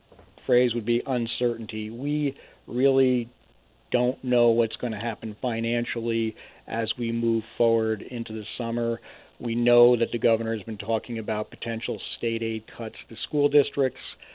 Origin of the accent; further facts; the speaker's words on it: Loudonville, New York, United States; born there; I was born right outside of Albany, New York, in Loudonville.